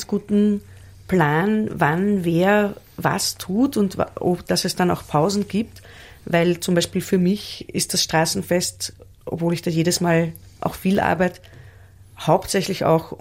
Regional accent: Vienna, Austria; ich bin Wienerin und beobachte jetzt seit 44 Jahren.

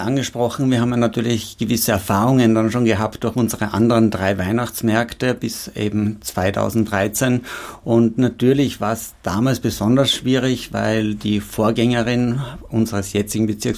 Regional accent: Enns, Upper Austria, Austria; born there; gebürtiger Oberösterreicher aus Enns, in Wien dann studiert

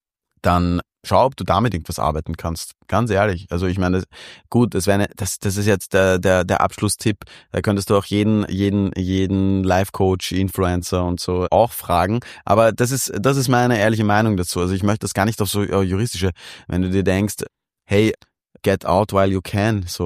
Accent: Vienna, Austria; als Wiener

